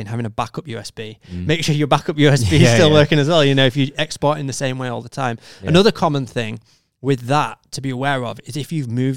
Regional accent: United States; now in Copenhagen, Denmark; I'm an American studying in Copenhagen

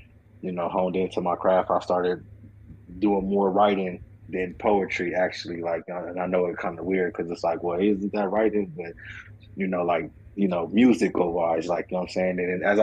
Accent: California, United States; also born or lived in Long Beach; I'm from Long Beach, California, but I was raised in the Valley.

